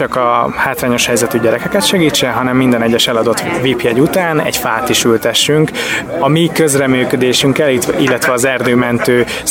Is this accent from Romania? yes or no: no; Szarvas, Békés, Hungary; moved away; mi szarvasiak vagyunk, és nagyon szeretjük Szarvast, a várost, habár elkerültünk már mind a ketten